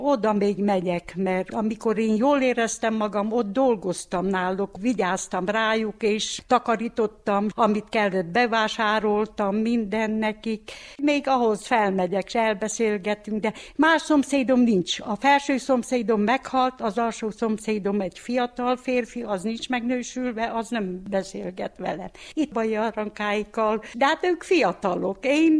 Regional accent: Grânari, Brașov County, Romania; itt születtem Nagymohán 1946-ban, január 12-én.

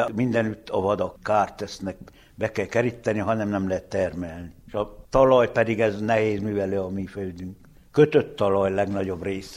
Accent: Mujna, Harghita, Romania; 1958. november 8-án születtem Székely-Muzsna.

